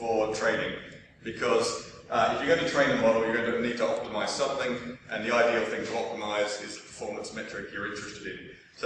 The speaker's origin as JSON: {"language": "English", "town": "Oxford", "region": "South East England", "country": "United Kingdom", "said": "I'm actually from Oxford, but I've stolen these slides from Chris Dyer, hence the advertising for Carnegie Mellon University."}